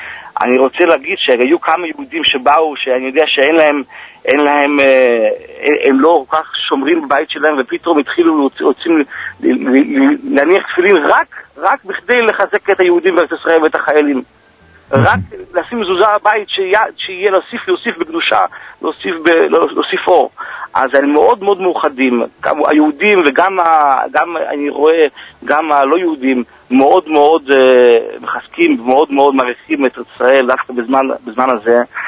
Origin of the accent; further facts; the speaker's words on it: United States; moved away as an adult; also born or lived in Israel; now in Sochi, Russia; אני גדלתי בערב, באמריקה, וגם בארץ ישראל, למדתי גם, הייתי בארץ ישראל, אשתי מארץ ישראל.